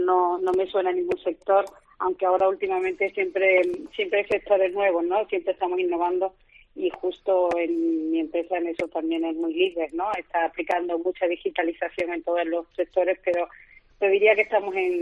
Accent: Andalusia, Spain; porque además soy gaditana

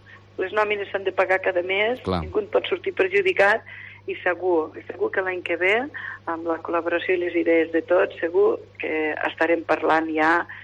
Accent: Lleida, Catalonia, Spain; som gent de Lleida

